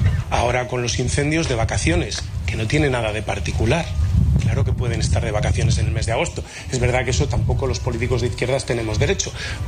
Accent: Castile and León, Spain; Es mi tierra, Castilla y León, la que se está quemando.

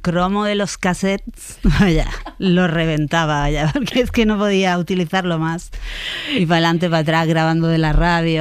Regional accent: Marbella, Andalusia, Spain; Pues yo crecí en Marbella.

